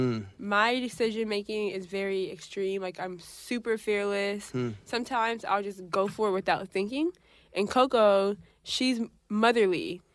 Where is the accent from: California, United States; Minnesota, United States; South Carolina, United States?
Minnesota, United States; also born or lived in Indiana / Memphis, Tennessee; So we're from Minnesota. We grew up, well, let's go even back. We were born in Indiana.